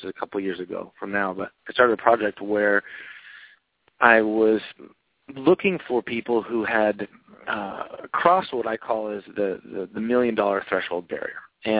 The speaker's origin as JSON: {"language": "English", "region": "Oregon", "country": "United States", "tie": "born or raised there", "said": "No, I grew up in Central Oregon."}